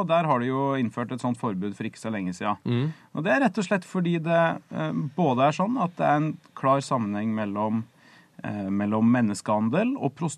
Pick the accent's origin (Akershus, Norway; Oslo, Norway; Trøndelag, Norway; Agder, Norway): Trøndelag, Norway; Trondheim; Nei, ja, altså jeg er jo fra Trondheim